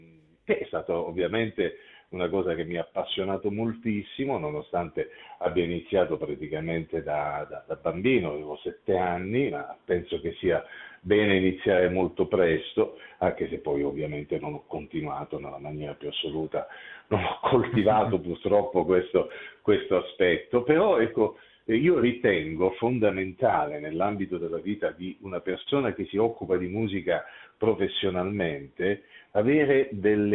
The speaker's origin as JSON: {"language": "Italian", "town": "Ostuni", "region": "Apulia", "country": "Italy", "tie": "born or raised there", "said": "ho vissuto la mia infanzia e preadolescenza a Ustuni, Ostuni è una cittadina Puglia, cosiddetta Città Bianca viene chiamata"}